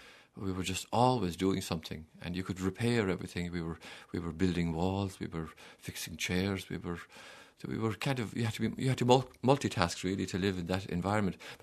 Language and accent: English; Ballybuck, Munster, Ireland; In a place called Ballybuck, in about 7.5 miles west of Dingle.